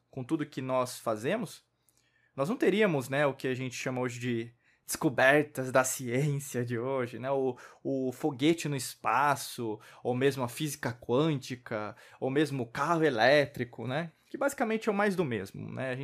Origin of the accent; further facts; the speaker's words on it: Brazil; Eu sou brasileiro, nasci brasileiro nessa existência. Então basicamente eu tenho uma raiz latina.